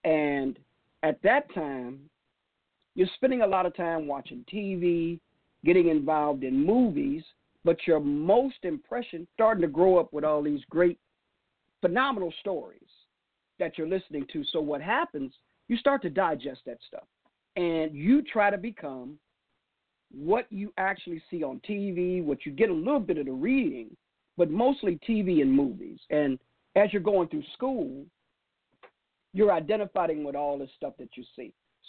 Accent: Chicago, Illinois, United States; Well, the thing is, I grew up in Chicago, Illinois, on the west side of Chicago.

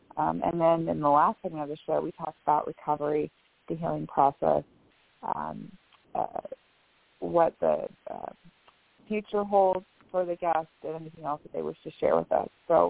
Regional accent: Bellevue, Washington, United States; I'm from Bellevue, Washington.

